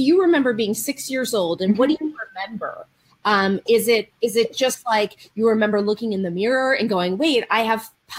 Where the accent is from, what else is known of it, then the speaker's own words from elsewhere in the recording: California, United States; I live in freaking Los Angeles, but I come from a long line of eating disordered people. I grew up in Marin County, like.